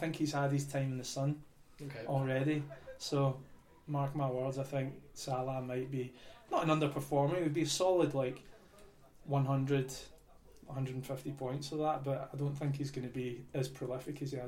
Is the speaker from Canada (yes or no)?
no; Scotland, United Kingdom; Phil's my mate, obviously, but us both being Scottish, and it's a friendly rivalry.